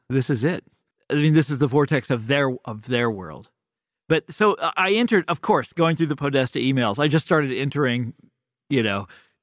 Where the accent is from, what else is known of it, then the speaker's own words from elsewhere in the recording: Kansas City, Missouri, United States; when I was growing up in Kansas City, and probably the same for you in Minnesota, I didn't even know what that was.